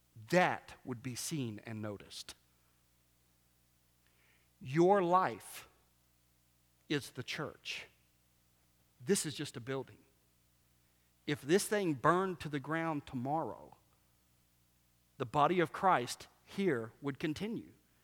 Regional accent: the South, United States; And I grew up in the South, but there's tons of churches here, right?

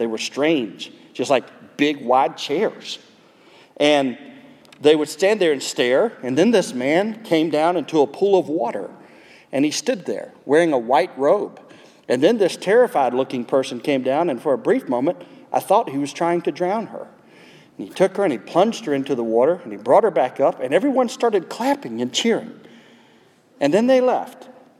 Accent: South Carolina, United States; this is in South Carolina. That explains a lot of it. That's my home state.

